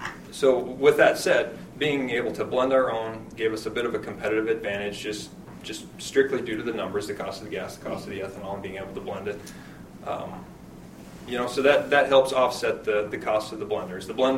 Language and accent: English; Baltic, South Dakota, United States; As he said, I come from Baltic, South Dakota. Small family-owned business, pretty static.